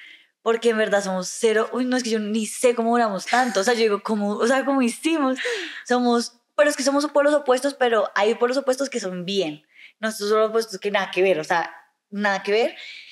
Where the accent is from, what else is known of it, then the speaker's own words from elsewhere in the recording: Cali, Valle del Cauca, Colombia; now in Miami, United States; porque los dos somos de Cali